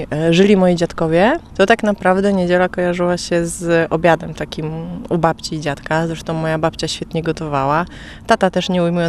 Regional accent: Gdynia, Pomeranian Voivodeship, Poland; ja się urodziłam w Gdyni, w szpitalu w Rydłowie nawet, więc jestem gdynianką od urodzenia i mieszkanką Gdyni byłam też przez lat 30 parę nawet chyba.

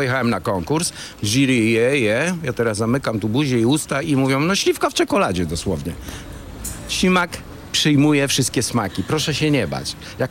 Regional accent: Warmian-Masurian Voivodeship, Poland; Prawda, ja jestem z Warmii i Mazur. Tam to się zaczęło 20 lat temu.

